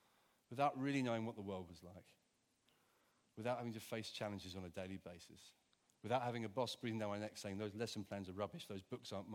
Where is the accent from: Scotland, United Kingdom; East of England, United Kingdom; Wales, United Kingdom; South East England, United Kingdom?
South East England, United Kingdom; Hove; I'm from Hove. I've had a fairly privileged life, frankly.